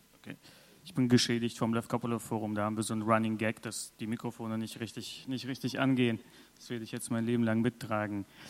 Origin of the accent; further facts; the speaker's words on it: Bonn, North Rhine-Westphalia, Germany; ich bin dann auch irgendwie in vielerlei Dimensionen hybrid und trotzdem sehe ich mich als Bonner.